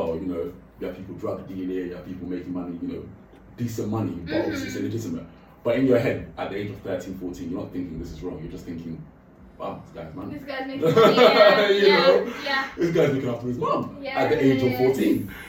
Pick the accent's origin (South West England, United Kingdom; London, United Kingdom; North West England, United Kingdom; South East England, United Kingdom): London, United Kingdom; growing up in London was fine. I went to school in London, school was cool. I went to a boys' school.